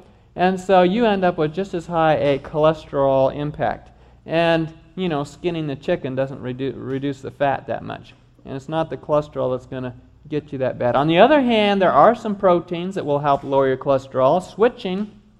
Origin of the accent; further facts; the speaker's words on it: Kansas, United States; I'm from Kansas, near Wichita.